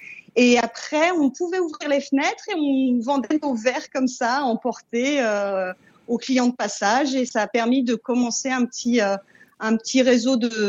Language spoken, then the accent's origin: French; France; now in New York, United States; chez nous en France